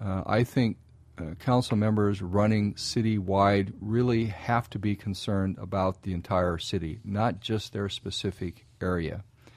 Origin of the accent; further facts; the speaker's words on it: Everett, Washington, United States; I was born in Riverside and grew up in Pinehurst. So I've spent the lion's share of my 62 years living in South Everett.